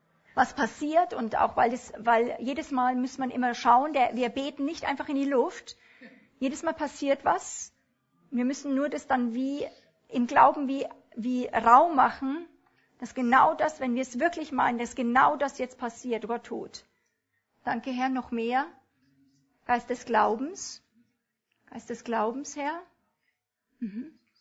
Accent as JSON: {"language": "German", "country": "Germany", "lives_now": "Switzerland", "said": "Vater, wir brauchen es als Deutsche, aber hier in der Schweiz auch."}